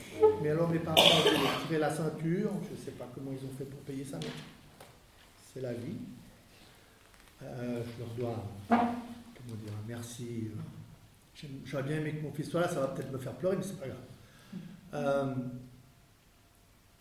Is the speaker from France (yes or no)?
no; Geneva, Switzerland; Donc j'ai vécu toute mon enfance à Genève